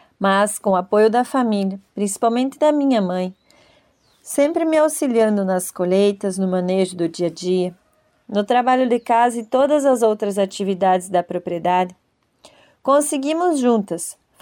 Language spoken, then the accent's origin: Portuguese; São Bento do Sul, Santa Catarina, Brazil; tenho 29 anos. Sou da cidade de São Bento do Sul. Sempre vivi no interior. Como filha de pais agricultores, cresci em meio à atividade rural